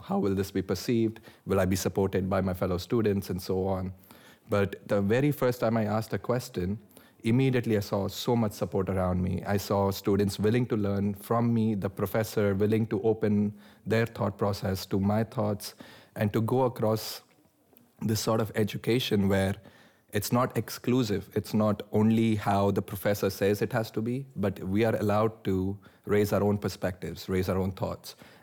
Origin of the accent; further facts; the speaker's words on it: India; I come from India, so the perspective of a quote-unquote third world country